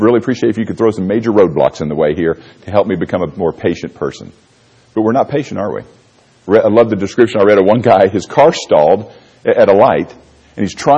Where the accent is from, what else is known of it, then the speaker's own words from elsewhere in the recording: Florida, United States; also born or lived in Missouri; As a matter of fact, growing up in Florida, moving to Missouri, I had changed my elevation from sea level to about 500 feet.